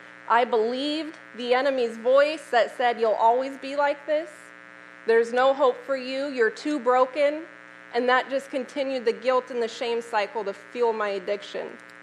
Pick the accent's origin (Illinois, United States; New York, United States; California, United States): Illinois, United States; Sterling; So like I said, born and raised in Sterling, I was one of 6 kids, a middle child.